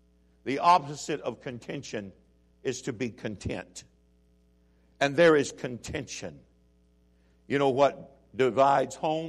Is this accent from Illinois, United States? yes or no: yes; Chicago, Illinois, United States; now in Alabama, United States; I never dreamed when I was growing up in Chicago that God was going to put me in Alabama.